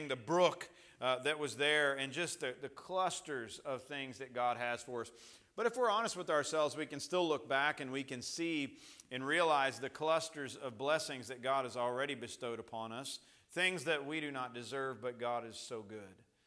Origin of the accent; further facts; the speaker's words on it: Coshocton, Ohio, United States; my hometown, Coshocton, which we're not from town. I call it my hometown, but we're from 12 miles outside of town.